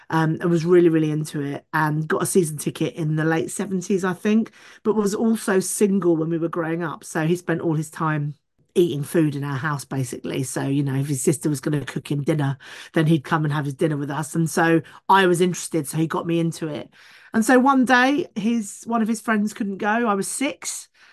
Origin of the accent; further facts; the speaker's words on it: London, United Kingdom; I'm from North London. I was born and grew up in North London. And my family came here in the 60s.